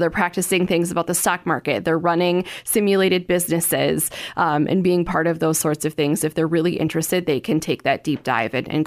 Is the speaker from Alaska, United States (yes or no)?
no; Sioux Falls, South Dakota, United States; I grew up here in Sioux Falls, but did not have the JA program.